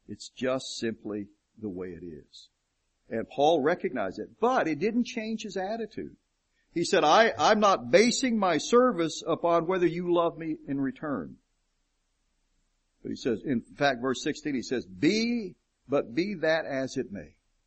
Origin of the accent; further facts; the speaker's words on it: the South, United States; My wife and I have always told the story of growing up in the South, we had never been north of the Mason-Dixon line when we were transferred to Massachusetts.